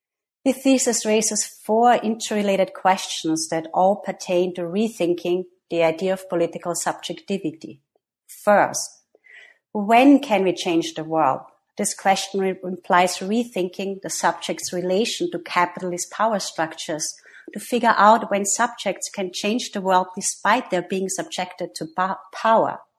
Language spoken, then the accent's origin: English; Austria; I'm myself from Austria, where I got my master's and PhD in psychology at the University of Vienna.